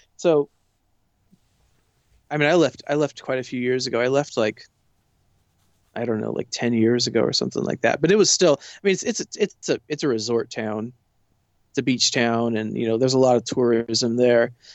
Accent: San Diego, California, United States; I grew up in San Diego and that's like what we grew up eating.

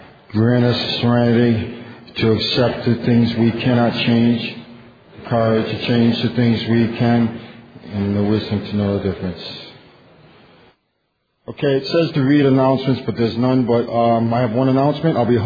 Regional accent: Rhode Island, United States; I'm an addict from Rhode Island.

